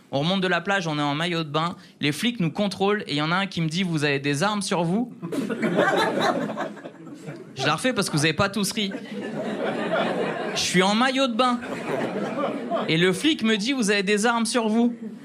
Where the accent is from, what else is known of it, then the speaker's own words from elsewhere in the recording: Le Havre, Normandy, France; je suis originaire du Havre. En vrai, comme pas mal de gens qui grandissent en province, ton principal ennemi, surtout quand t'es adolescent, c'est l'ennui.